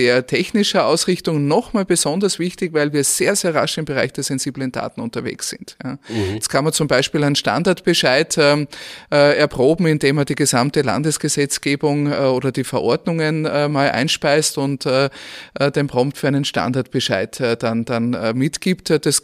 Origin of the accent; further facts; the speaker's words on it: Austria; now in Germany; meinem Heimatland Österreich